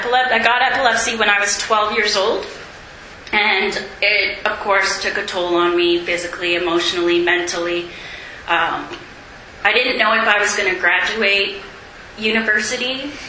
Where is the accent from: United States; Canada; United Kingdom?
Canada; Morden, Manitoba; I'm from Morden, Manitoba, if I forgot to say